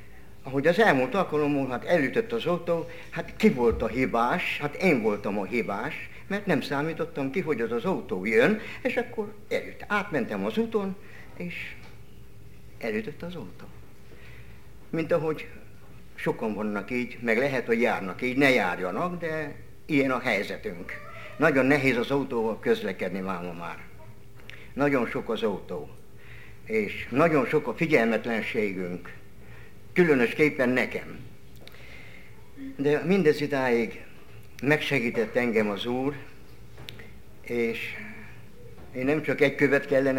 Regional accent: Debrecen, Hajdú-Bihar, Hungary; born there; 1942-ben születtem február 24-én Debrecenbe.

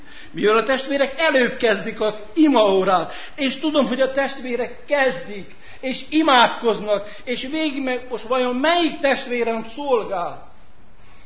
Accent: Sarmaság, Sălaj, Romania; 3 hete, 3,5 hete Sarmaságra voltunk hívva, 75 éves jubileum ünnepély volt, ott születtem, ott nevekedtem, 28 évet töltöttem ott.

